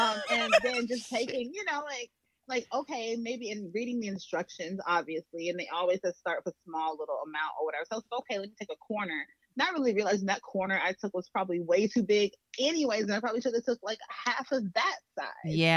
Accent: New York, United States; I'm coming from New York and bitch, what, a whole cannabis?

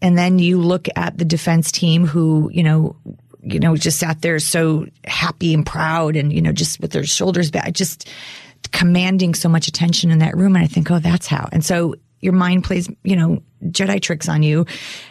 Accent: Chicago, Illinois, United States; I grew up in Chicago.

